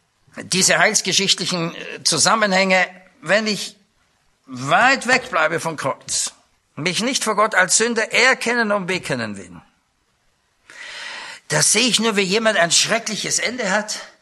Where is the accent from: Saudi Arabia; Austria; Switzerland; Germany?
Austria; ich als Österreicher, meine Frau Schweizerin, konnten wir mit unseren Ausländerpfunden doch ziemlich wuchern zur Zeit der DDR.